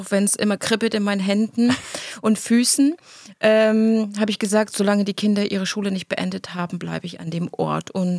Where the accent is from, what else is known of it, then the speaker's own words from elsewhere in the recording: Heligoland, Schleswig-Holstein, Germany; Nee, ja, also mein Vater ist Helgoländer mit mir.